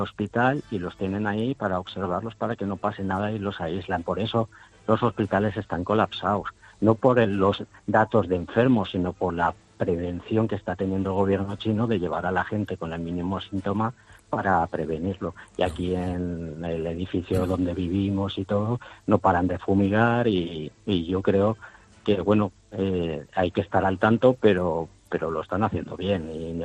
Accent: Valencia, Valencian Community, Spain; y yo soy valenciano

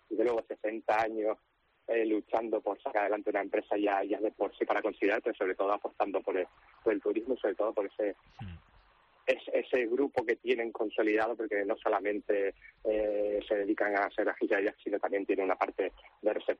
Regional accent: Canary Islands, Spain; los que le podemos garantizar el buen tiempo somos los canarios, obviamente.

